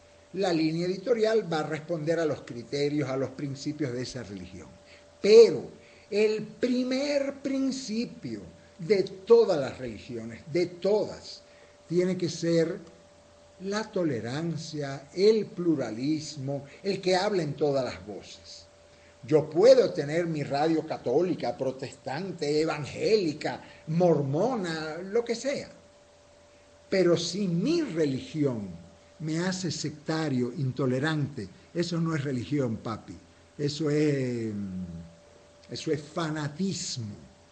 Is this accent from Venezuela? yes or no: no; Cuba; born there; Mi papá, allá en Cuba, yo nací en Cuba